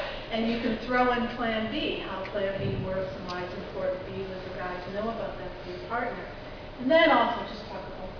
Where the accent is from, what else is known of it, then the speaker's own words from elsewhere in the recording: Seattle, Washington, United States; I'm from Seattle.